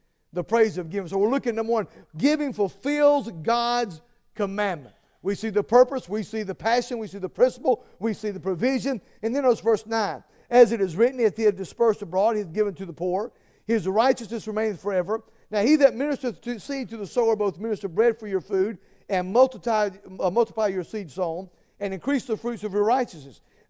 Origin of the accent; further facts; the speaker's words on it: Georgia, United States; I was born and raised in Georgia and lived all my life.